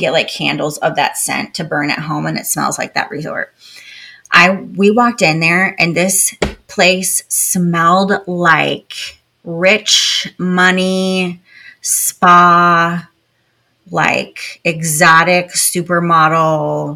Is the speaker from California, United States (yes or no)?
no; Grand Haven, Michigan, United States; I love growing up in Grand Haven, Michigan, on Lake Michigan.